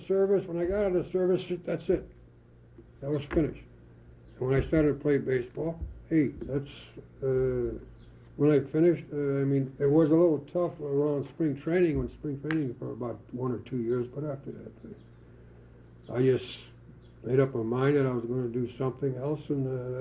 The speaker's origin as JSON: {"language": "English", "town": "Detroit", "region": "Michigan", "country": "United States", "said": "I come from Michigan, Detroit, Michigan. After leaving Delray, we moved to a section called Allen Park."}